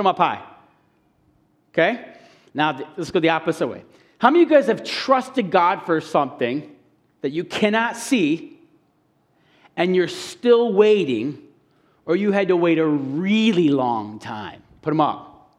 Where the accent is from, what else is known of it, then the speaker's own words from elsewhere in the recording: Illinois, United States; born there; now in Wisconsin, United States; I was born in Illinois. I try to put that behind me, but I just want to relate to you guys. So it's been 11 years that we've lived in Wisconsin, and we try not to look back.